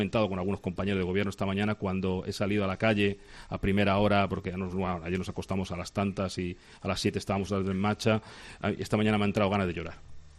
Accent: Madrid, Community of Madrid, Spain; now in Ceuta, Spain; para los que somos de fuera, que somos de Madrid, pues esto nos llamó, cuando yo llegué aquí me llamó mucho la atención

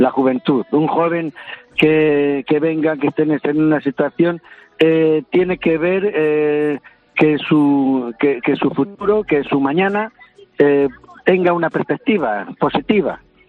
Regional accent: Madrid, Community of Madrid, Spain; moved away; Tuve que salir de Madrid, tuve que salir de España, tuve que venirme aquí

